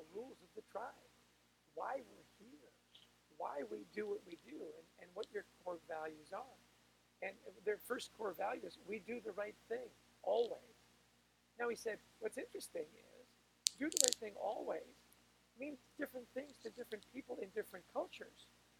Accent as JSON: {"language": "English", "country": "Canada", "said": "I'm Canadian."}